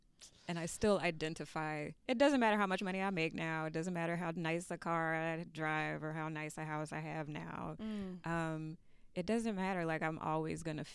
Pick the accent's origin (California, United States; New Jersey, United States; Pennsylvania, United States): New Jersey, United States; Newark; Because after I grew up in Newark, for the most part, when I got that scholarship to go to that school.